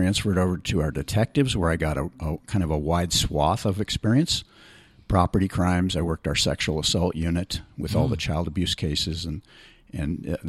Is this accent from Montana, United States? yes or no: no; Palo Alto, California, United States; moved away as an adult; now in Redding, United States; So I grew up primarily down in the Bay Area, Palo Alto, and went all the way through graduation from college there and eventually worked there for about 5 years before I came to Redding.